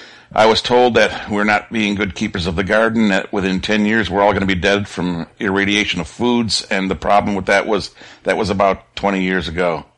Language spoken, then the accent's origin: English; Buffalo, New York, United States; I grew up in Buffalo, New York. And I remember as a child, Lackawanna, New York was always in this dark cloud from Bethlehem Steel.